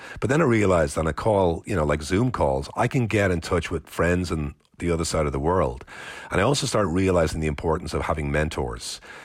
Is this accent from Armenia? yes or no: no; Ireland; I grew up in Ireland